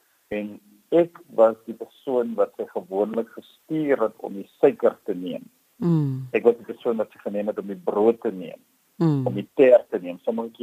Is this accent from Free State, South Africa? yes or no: no; Heidelberg, Western Cape, South Africa; born there; Ek is gebore in Heidelberg Kaap, Malwena